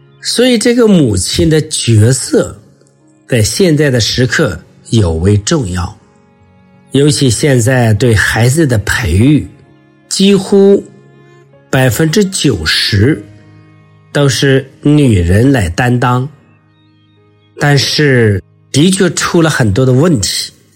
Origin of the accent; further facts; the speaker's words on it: China; 所以我们中国人也称